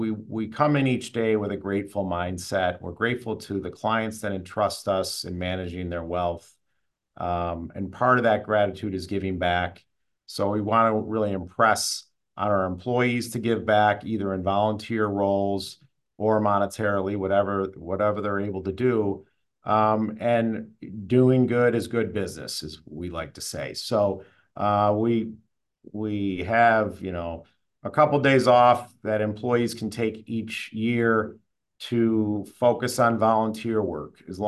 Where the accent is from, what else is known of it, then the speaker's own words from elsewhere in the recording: Rochester, New York, United States; I was born and raised in Rochester, so the community's been very good to me and my family. I'm the youngest of seven, so our family has deep roots in this community